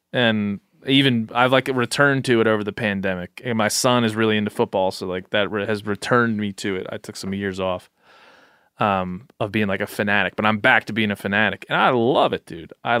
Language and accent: English; Maryland, United States; Yeah, I'm from Western Maryland, so we're not too far.